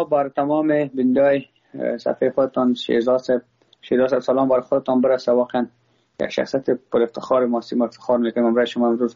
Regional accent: Afghanistan; ما افغان هستم.

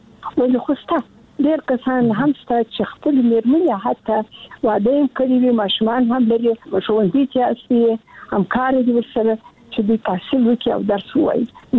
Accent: Kandahar, Afghanistan; زه د کندهار یم، د کندهار د عمومي انالیسې کې مې زده کړې وکړې

